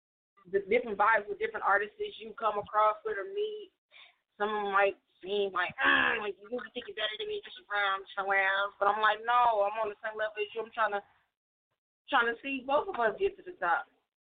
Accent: Tulsa, Oklahoma, United States; Actually, I'm from Tulsa, Oklahoma, but I've been living in Minnesota for a couple of years now.

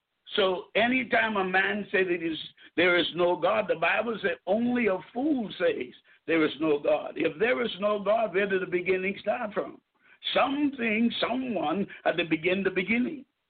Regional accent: Nassau, New Providence, Bahamas; now in Columbia, United States; I'm originally from Nassau, Bahamas, under the leadership of Dr. Miles Monroe. I am currently living in Columbia, South Carolina

